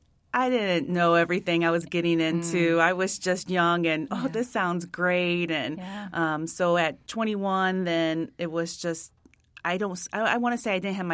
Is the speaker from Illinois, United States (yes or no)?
yes; Belleville, Illinois, United States; also born or lived in Texas; I grew up in Belleville, Illinois, which is in the Midland Division for the Salvation Army.